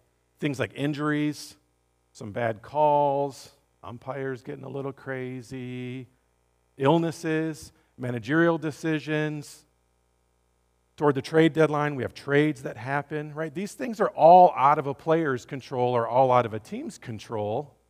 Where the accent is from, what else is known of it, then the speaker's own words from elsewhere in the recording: Belgium; But this Belgian boy, I guess, is a Brit at heart.